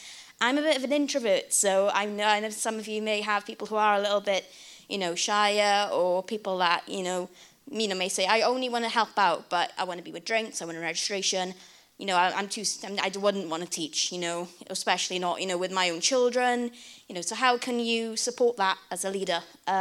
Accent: Swansea, Wales, United Kingdom; also born or lived in Birmingham; I'm born and bred in Swansea, went to Birmingham for uni, Birmingham City Woo! Uni, big up Birmingham. came back to Swansea then, 2018, and then pandemic kind of happened, so still in Swansea, settled down

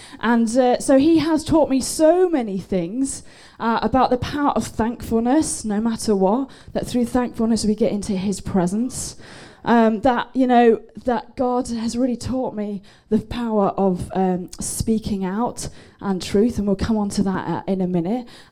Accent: Manchester, North West England, United Kingdom; So my story is that I'm from Manchester too, and I've been a youth pastor there for 10 years.

